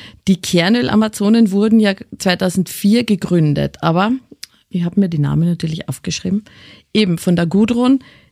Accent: Carinthia, Austria; Ja, bei mir ist nach wie vor erkennbar, dass ich aus Kärnten komme.

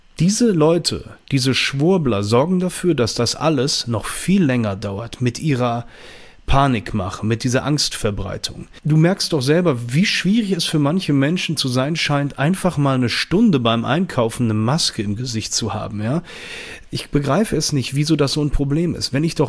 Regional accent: Düsseldorf, North Rhine-Westphalia, Germany; ich komme aus Düsseldorf, bin 41 Jahre alt

